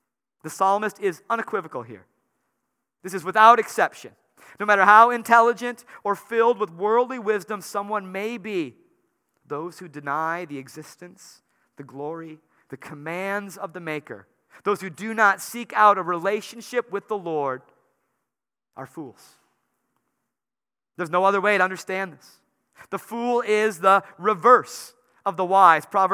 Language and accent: English; Wisconsin, United States; It might surprise you, yes, we're from Wisconsin and we don't drink much milk.